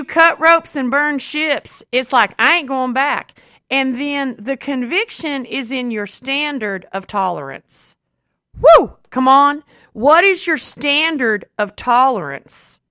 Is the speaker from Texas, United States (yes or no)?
yes; Texas, United States; For me, being a Texan in the Bible Belt, it's the way, the truth, and the light.